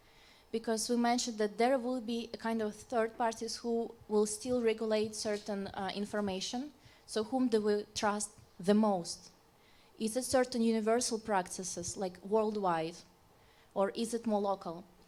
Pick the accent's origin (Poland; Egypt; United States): Poland; I'm from Poland